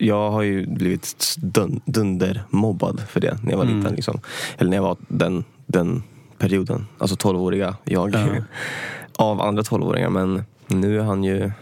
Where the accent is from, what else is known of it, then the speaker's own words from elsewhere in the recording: Gryta, Västmanland County, Sweden; det jag växte upp i Gryta, okay. Önstad typ.